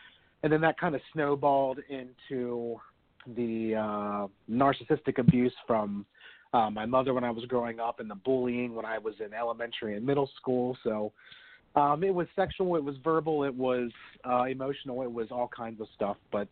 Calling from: Pennsylvania, United States; I live in central Pennsylvania, south central Pennsylvania, to be exact.

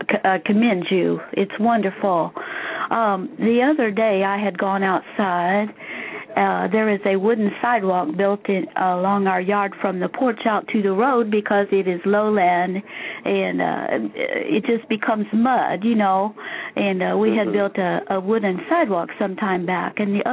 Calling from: Indiana, United States; I'm calling from Central Indiana.

